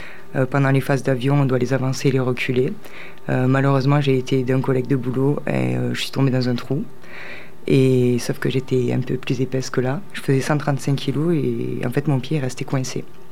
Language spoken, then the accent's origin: French; Occitanie, France; born or raised there